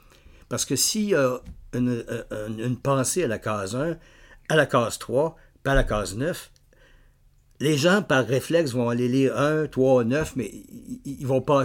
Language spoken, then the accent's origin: French; Sherbrooke, Quebec, Canada; also born or lived in Montreal / Thetford Mines; quand j'étais à Sherbrooke, je suis Montréalais de naissance, mais j'ai habité à Thetford Mines, jeune, quand j'étais mineur, évidemment. Et puis ensuite, vers 8 ans, à Sherbrooke